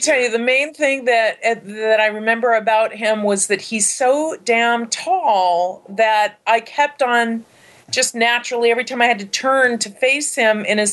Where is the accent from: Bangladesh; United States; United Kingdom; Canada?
United States; San Diego, California; And I'm from San Diego.